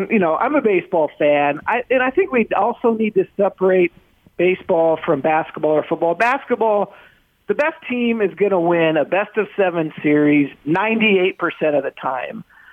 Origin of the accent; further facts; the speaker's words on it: Seattle, Washington, United States; Look, I'm from Seattle.